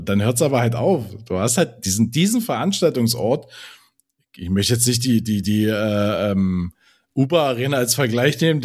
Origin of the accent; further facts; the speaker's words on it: Brandenburg, Germany; Also ich bin ja Brandenburger, ich kann es ja sagen, also das Bundesland hat nicht viel.